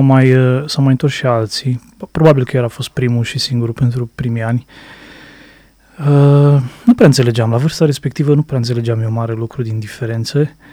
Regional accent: Zalău, Sălaj County, Romania; E un orășel mic, unul dintre cele mai mici orașe capitale de județ, reședință de județ.

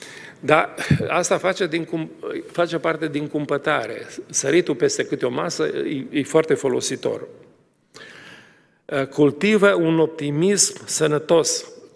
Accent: Romania; Și atunci noi ne-am încăpățânat, așa ca român, și am zis: doctorul nostru este Dumnezeu.

